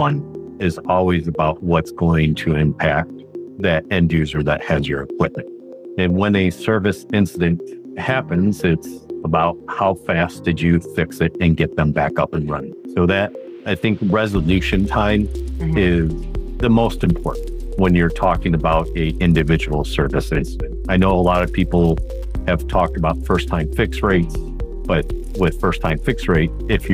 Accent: Chicago, Illinois, United States; Sure. Yeah, I grew up in the Chicago area.

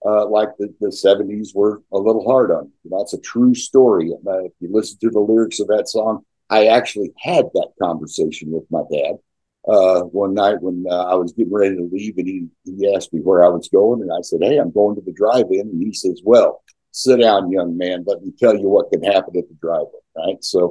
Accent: United States; I'm an American, and I live in the heartland of America, and in good old America, if we have nothing, we have drama, right?

